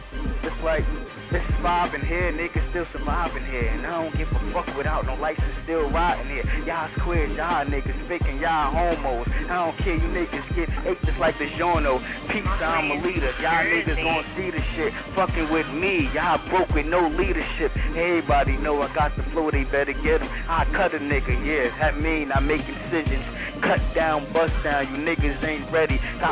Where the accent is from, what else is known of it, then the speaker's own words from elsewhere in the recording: New Jersey, United States; I'm from North New Jersey, Eric.